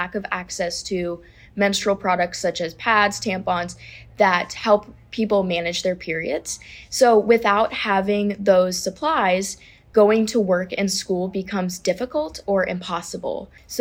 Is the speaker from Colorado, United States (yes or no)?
yes; Colorado, United States; born there; I was born in Colorado, but okay. I moved to North Carolina.